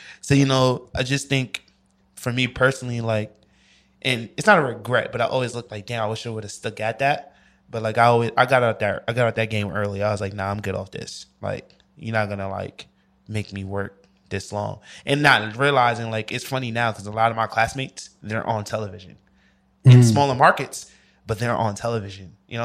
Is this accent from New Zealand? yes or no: no; New York, United States; And I'm coming from New York, not having any of that, just me being from New York. And I'm like, yo, I'm from New York.